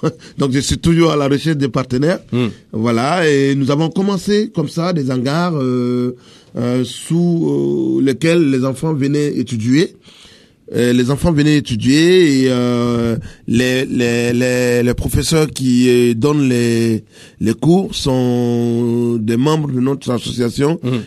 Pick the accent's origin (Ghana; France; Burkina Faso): Burkina Faso; l'école est peut-être payante chez nous au Burkina Faso